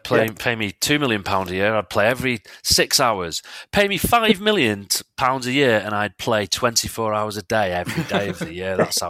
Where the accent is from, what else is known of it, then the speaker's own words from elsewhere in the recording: England, United Kingdom; I mean, I personally don't really mind the international period that much, especially being English.